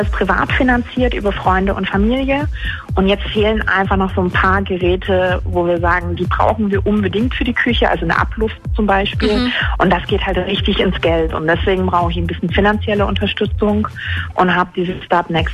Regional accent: Waiblingen, Baden-Württemberg, Germany; Ich bin ja aus Waiblingen

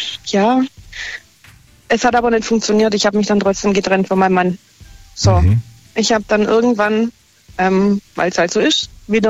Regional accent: Göppingen, Baden-Württemberg, Germany; Ich bin aus dem Raum Göppingen.

